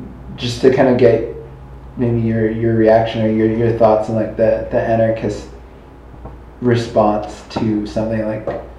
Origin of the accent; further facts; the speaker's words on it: Montreal, Quebec, Canada; I'm from Montreal